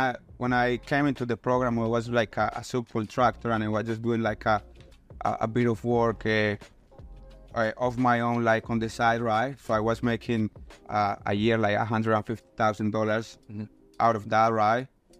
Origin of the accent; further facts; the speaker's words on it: Colombia; English is a second language; moved away as an adult; also born or lived in Australia; Yeah, so I'm originally from Colombia, so I went to Australia when I was 19 years old.